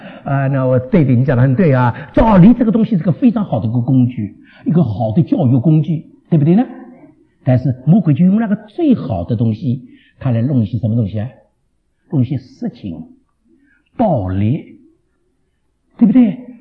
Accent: China; 我觉得对我们中国人来讲更有意思

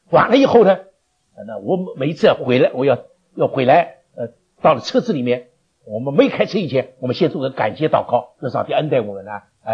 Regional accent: China; 在我们中国人教在我们神学院里做见证很特别的嘛

